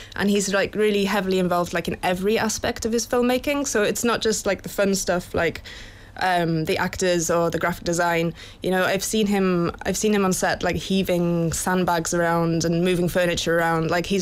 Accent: Wales, United Kingdom; now in Dublin, Ireland; I'm from Wales, but my mum is from Galway and I live in Dublin.

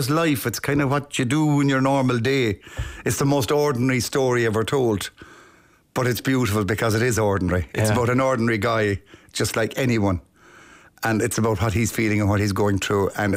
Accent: Limerick, Munster, Ireland; also born or lived in Tipperary; I was born in the Marion Nursing Home in Tipperary. And we travelled over the border from Limerick over to the Marion for me to come into the world. And then we went back over the border again.

